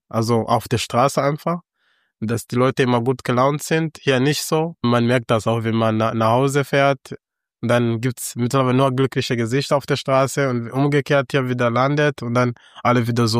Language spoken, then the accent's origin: German; Matimba, Eastern Province, Rwanda; first language Kinyarwanda; German is a second language; Genau, das ist meine Muttersprache. Kinyarwanda heißt Muttersprache.